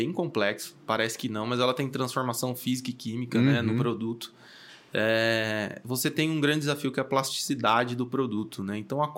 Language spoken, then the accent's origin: Portuguese; Porto Ferreira, São Paulo, Brazil; E eu sou de Porto Ferreira. Porto Ferreira é a capital da cerâmica.